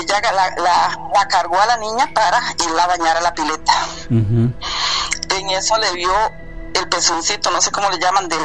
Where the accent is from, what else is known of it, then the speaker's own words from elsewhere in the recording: Costa Rica; born there; En mi país natal.